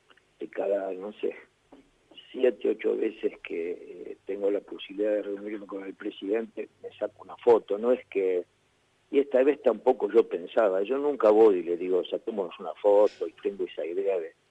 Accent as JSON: {"language": "Spanish", "region": "Córdoba", "country": "Argentina", "said": "yo siento que tengo una responsabilidad como dirigente cordobés"}